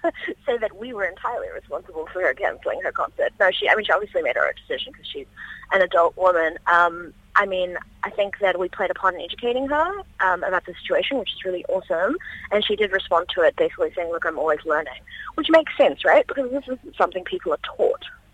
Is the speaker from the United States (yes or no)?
no; New Zealand; we have this unique opportunity to, as New Zealanders, to kind of make a stand